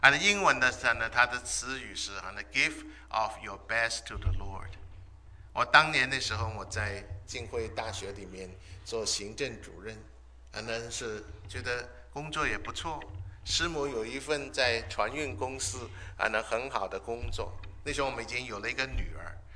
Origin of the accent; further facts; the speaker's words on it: China; 那我们中国人有很多很有意思的话